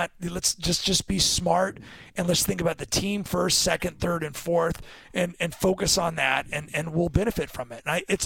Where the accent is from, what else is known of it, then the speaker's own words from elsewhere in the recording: Newbury Park, California, United States; I grew up in Newbury Park, right, and I was a basketball player.